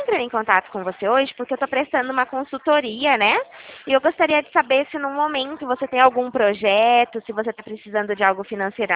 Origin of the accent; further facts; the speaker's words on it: Presidente Prudente, São Paulo, Brazil; sou de Prudente.